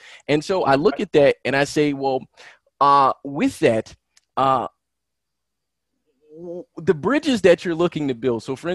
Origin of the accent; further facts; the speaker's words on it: United States; now in Latin America; I'm an American in a Latino country, and I speak, as they say, I speak gringo when I speak Spanish, so they know that I'm like not a native speaker